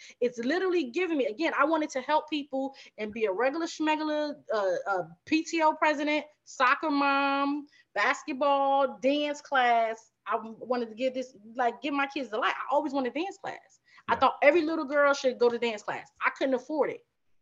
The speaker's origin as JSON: {"language": "English", "town": "Newark", "region": "New Jersey", "country": "United States", "tie": "born or raised there", "said": "I grew up in Newark in the 80s."}